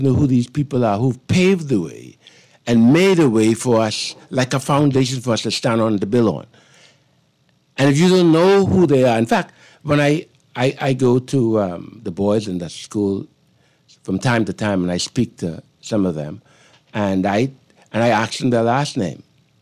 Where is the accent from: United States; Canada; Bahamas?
Bahamas; Bennett's Harbor, Cat Island; I hail from Bennett's Harbor, Cat Island.